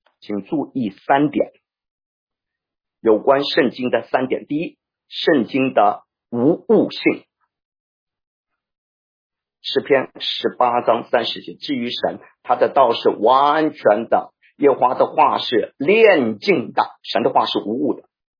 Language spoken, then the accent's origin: Chinese; China; 我们中国人说书中自有黄金屋，书中自有颜如玉。